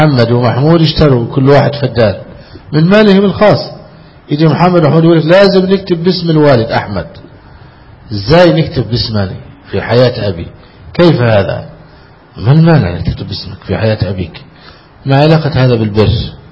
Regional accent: Egypt; عندنا في مصر

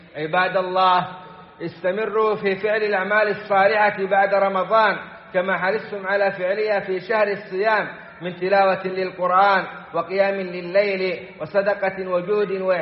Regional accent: Saudi Arabia; في بلادنا السعودية

